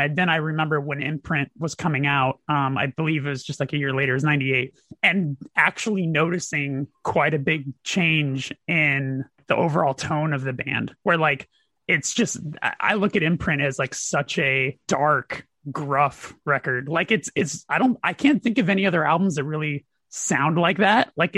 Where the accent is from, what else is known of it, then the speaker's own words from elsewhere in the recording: Burbank, California, United States; I grew up in Burbank, which is the media city capital of the world.